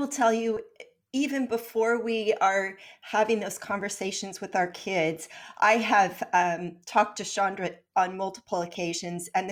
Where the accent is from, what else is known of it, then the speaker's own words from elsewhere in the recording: Wilmington, Delaware, United States; And I grew up in Wilmington, Delaware in the late 60s, and it was a time of a lot of social unrest.